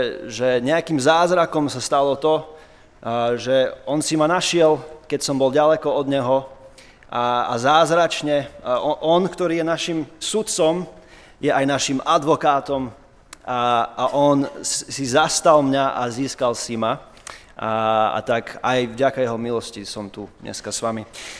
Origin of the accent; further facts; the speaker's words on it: Žilina, Žilina Region, Slovakia; also born or lived in United States; vyrastal som v Žiline a zároveň 15 rokov som strávil v Štátoch. Rodičov mám teda Američanov.